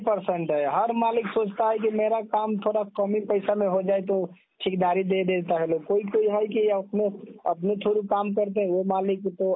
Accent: Bihar, India; now in Gurgaon, India; मैं तो सर बिहार का रहने वाला हूँ

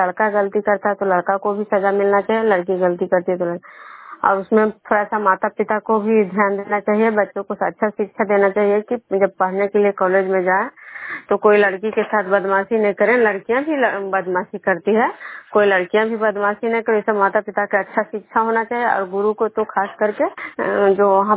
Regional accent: Vishnupur, Bihar, India

